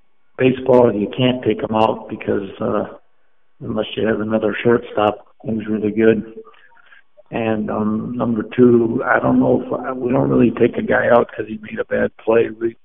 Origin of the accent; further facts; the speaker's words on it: Chicago, Illinois, United States; Hockey, when growing up in Chicago, we didn't have any ice or anything like that, so we played in the street.